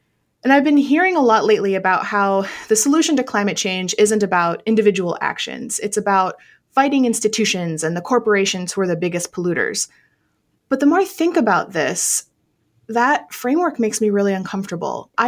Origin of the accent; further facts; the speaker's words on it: Vermont, United States; And I think I just read an article that my home state of Vermont has something like a 92% voter registration rate for the state